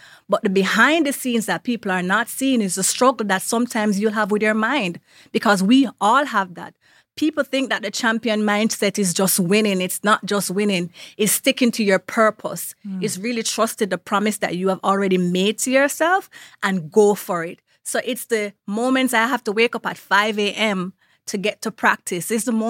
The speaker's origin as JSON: {"language": "English", "region": "Kingston", "country": "Jamaica", "tie": "born or raised there", "said": "Growing up in Kingston in Waterhouse, I had to decide."}